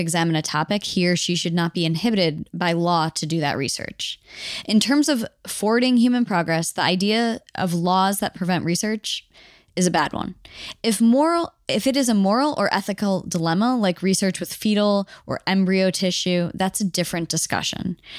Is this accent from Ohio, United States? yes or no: yes; Cleveland, Ohio, United States; But we're both from Cleveland, so I think I can pull it off.